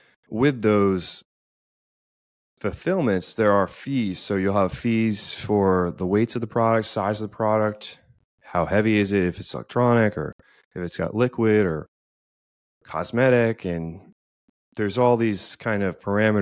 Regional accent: Florida, United States; Well, I grew up and live in Florida, and taking care of your beaches and your environment is something that is implanted in you as a kid

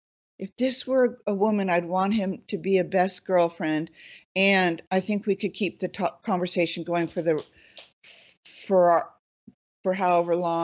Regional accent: California, United States; I mean, I'm born and raised in California, and it was even too California for me.

